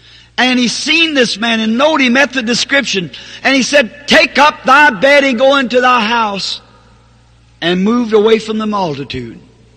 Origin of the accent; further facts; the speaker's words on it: the South, United States; I'm a Southerner.